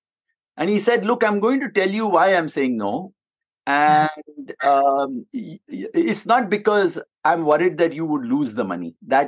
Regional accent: Mumbai, Maharashtra, India; I grew up in Mumbai. I'm from a very close-knit family

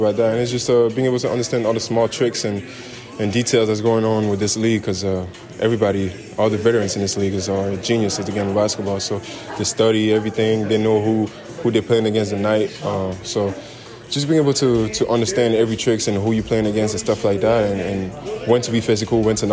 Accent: Belgium; now in United States; I'm a rookie. I'm from Belgium. I'm not used to this environment.

